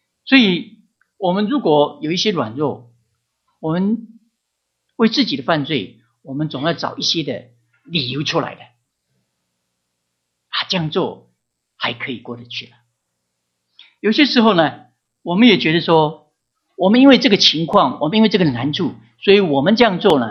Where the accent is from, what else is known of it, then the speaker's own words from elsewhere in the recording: United States; 神要不是在我们美国人当中的话呢